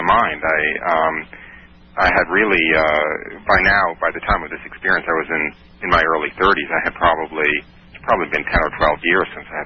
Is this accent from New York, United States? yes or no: yes; New York, United States; And I was raised outside of New York City in a kind of typical German-Jewish refugee community.